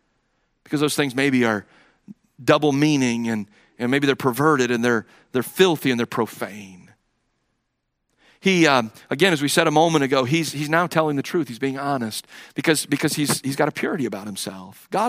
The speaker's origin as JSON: {"language": "English", "town": "Cleveland", "region": "Ohio", "country": "United States", "said": "And when they found out I was from Cleveland, Ohio, I think I found a soft spot in their heart, you know."}